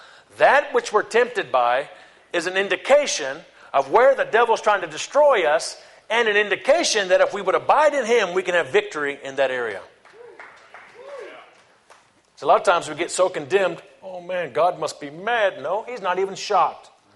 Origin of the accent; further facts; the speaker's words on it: New Orleans, Louisiana, United States; when I was 16, I grew up in New Orleans area, I went to the French Quarter.